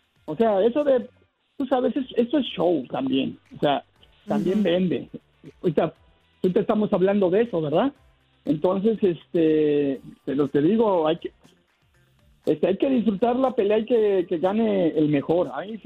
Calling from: Oregon, United States; Desde Oregón.

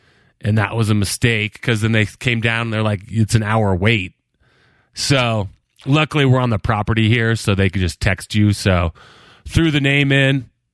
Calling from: Tahoe, United States; I'm in Tahoe.

